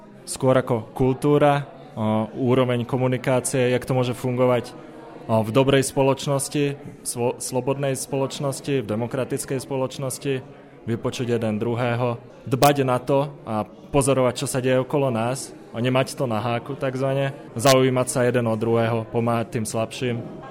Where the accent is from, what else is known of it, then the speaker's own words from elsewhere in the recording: Galanta, Trnava Region, Slovakia; Som z Galanty, narodený v Galante